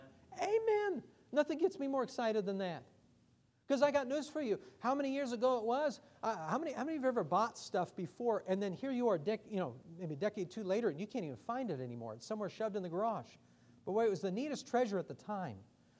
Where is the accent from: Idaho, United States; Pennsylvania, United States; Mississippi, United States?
Idaho, United States; Friends, I'm from Idaho. I was born in southeastern Idaho. It wasn't until I was in my early 20s before I ever heard a clear presentation of the gospel. I was raised Catholic. I was raised in a community about 75% Mormon or LDS.